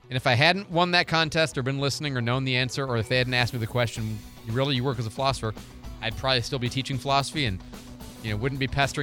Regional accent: St. Louis, Missouri, United States; I was listening to a local Christian station in my hometown of St. Louis

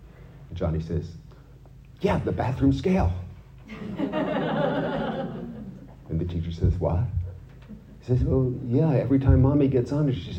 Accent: Connecticut, United States; I am from Connecticut.

